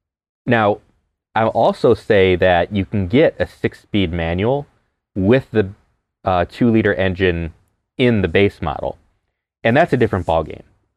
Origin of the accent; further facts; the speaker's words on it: Ohio, United States; First press trip I've ever done in my home state of Ohio, for what it's worth.